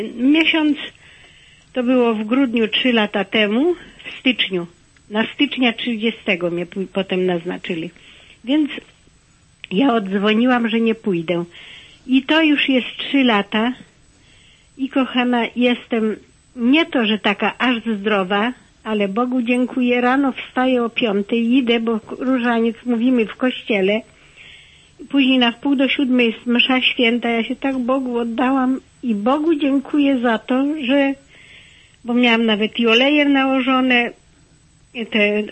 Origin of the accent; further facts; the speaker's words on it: Wołomin, Masovian Voivodeship, Poland; bo ja jestem z Wołomina